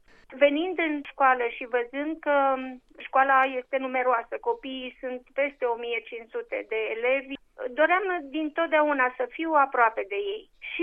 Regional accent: Romania; born there; locului în care m-am născut, în Carpații de Curbură, într-o școală care poartă numele marelui istoric Constantin Giurescu.

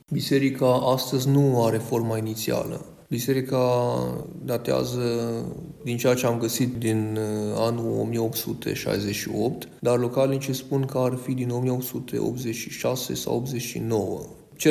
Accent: Zalău, Sălaj County, Romania; de la mănăstirea Jacul Românesc din județul Mureș. Sunt din Zalău, m-am născut în 1988 din părinți creștini ortodoxi.

